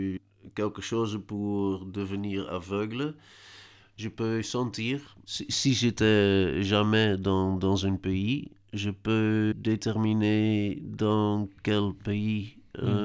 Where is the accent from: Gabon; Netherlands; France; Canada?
Netherlands; born there; French is a second language; savez que je suis né aux Pays-Bas.